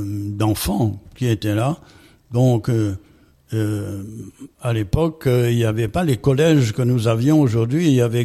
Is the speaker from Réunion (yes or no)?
yes; Saint-Louis, Réunion; born there; 1942, le 10 mai, je suis né à Saint-Louis de la Réunion, à la rue Fémy, près de l'hôpital Dromard.